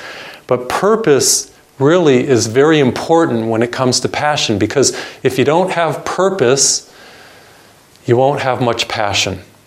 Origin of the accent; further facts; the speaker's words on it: Massachusetts, United States; I remember I grew up in Massachusetts. I was the third of three children. I have two older sisters, mom and dad, good white middle-class neighborhood, Western Massachusetts.